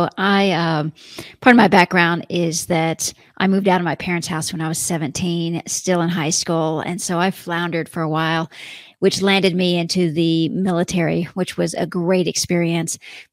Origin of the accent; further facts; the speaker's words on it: Texas, United States; because I am from Texas and everybody in Texas has confidence and I'm an Aries.